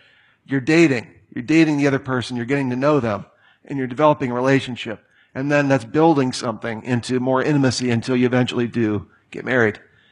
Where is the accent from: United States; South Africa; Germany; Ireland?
Ireland; I'm Irish bred and born, so we can really spin a story.